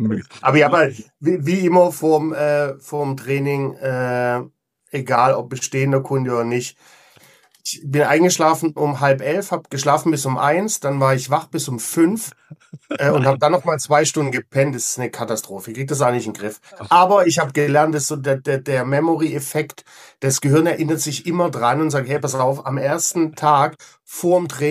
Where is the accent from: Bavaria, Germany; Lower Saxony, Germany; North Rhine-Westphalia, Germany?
Bavaria, Germany; Munich; In München, in meiner alten Heimat.